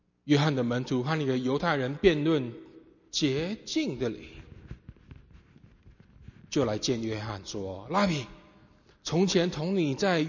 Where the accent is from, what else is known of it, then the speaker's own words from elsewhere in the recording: Hawaii, United States; also born or lived in Taiwan; 我是台湾出生，夏威夷长大的，11岁跟我家人一起移民到夏威夷去，所以在我成长的过程，有充满了东方的文化，也充满了西方的色彩。